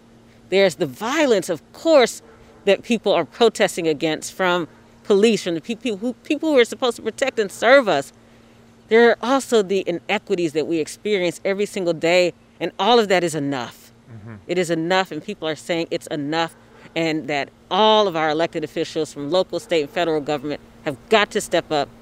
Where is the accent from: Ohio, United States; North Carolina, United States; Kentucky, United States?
Kentucky, United States; Louisville; I was born and raised in West Louisville, and I stay because there's work to do.